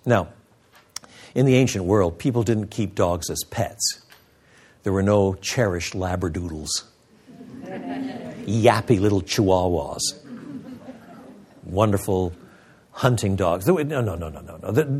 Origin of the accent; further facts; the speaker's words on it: Quebec, Canada; You know, I was brought up in French Canada.